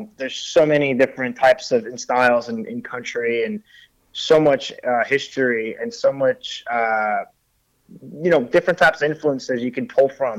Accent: Montreal, Quebec, Canada; like anybody growing up in Montreal, I grew up playing hockey, wanted to play in the NHL.

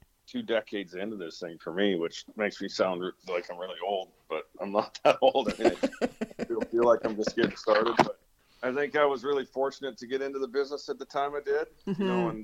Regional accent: Alberta, Canada; also born or lived in Australia; I was born in Australia. A lot of people don't know that, but my mom and dad divorced when I was five, and I moved back to Alberta, and I was raised on a Western lifestyle type, you know, type upbringing

